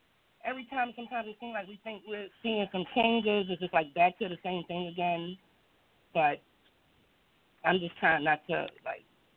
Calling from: Baltimore, Maryland, United States; I'm calling from Baltimore, Maryland.

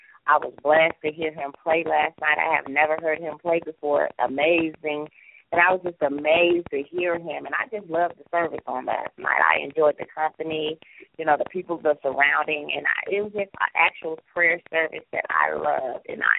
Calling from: Shawnee Mission, Kansas, United States; I'm calling from Shawnee Mission, Kansas

